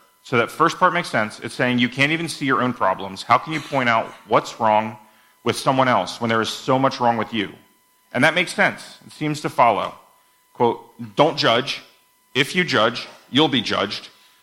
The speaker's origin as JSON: {"language": "English", "country": "United States", "said": "I had an analogy here that might only work because I'm an American"}